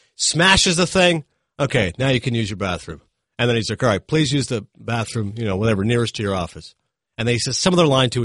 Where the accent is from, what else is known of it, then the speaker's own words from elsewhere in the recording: Kingston, New York, United States; We got along great because I grew up in Kingston, New York